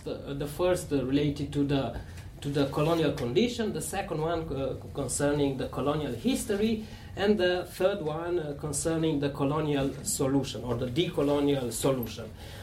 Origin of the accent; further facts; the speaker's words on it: Romania; English is a second language; from Romania